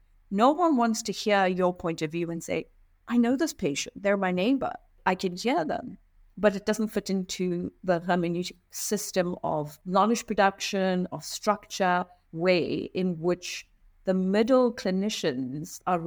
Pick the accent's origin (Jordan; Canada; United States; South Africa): South Africa; my personal experience growing up in South Africa